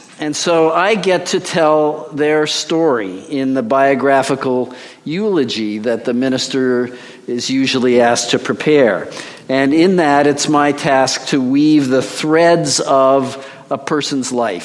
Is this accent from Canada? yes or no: yes; Canada; I'm a Canadian, by the way, too, like George.